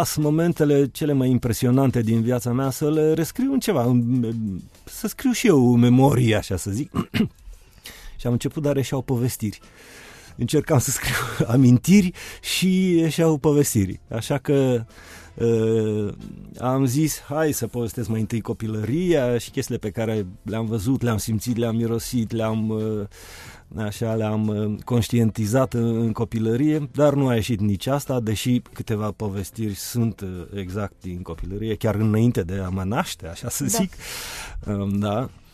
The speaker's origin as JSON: {"language": "Romanian", "town": "Ruse", "region": "Ruse Province", "country": "Bulgaria", "tie": "born or raised there", "second_language": "Romanian", "said": "în satul meu natal, care se află pe malul drept al Dunării, se mai vorbește ceva limba română. E o mixtură de limbă bulgară, sârbă, română. Asta la 5 ani, când am ajuns la ruse, am început să uit deja limba"}